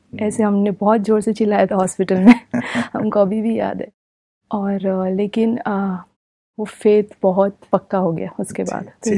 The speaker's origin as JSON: {"language": "Hindi", "town": "Mumbai", "region": "Maharashtra", "country": "India", "said": "हम मुंबई से बिलोंग करते हैं"}